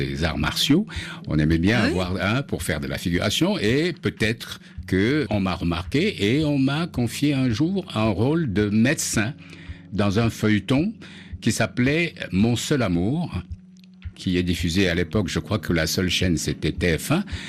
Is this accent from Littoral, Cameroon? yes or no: no; West, Cameroon; first language Medumba; je me surprenais à parler à certains de mes camarades ma langue maternelle.